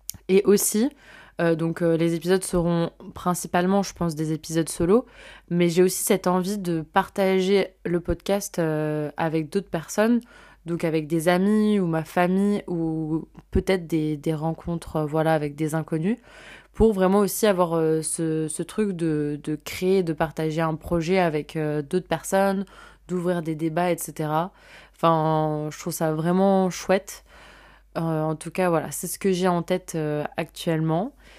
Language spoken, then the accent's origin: French; Strasbourg, Grand Est, France; now in Lyon, France; j'ai 23 ans, je suis originaire de Strasbourg et il y a un peu plus d'un an, j'ai emménagé à Lyon pour y faire mon master.